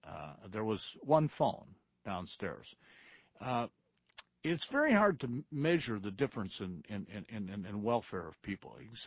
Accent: Toledo, Ohio, United States; You know, I come from a blue-collar town. I grew up in Toledo, Ohio. My dad was a car salesman. We were not rich.

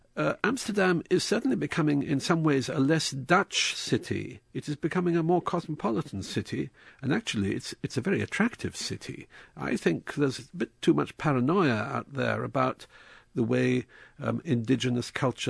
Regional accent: Glasgow, Scotland, United Kingdom; You know, I spent a large part of my life in Scotland. I grew up in Glasgow, and I later taught at the University of Glasgow.

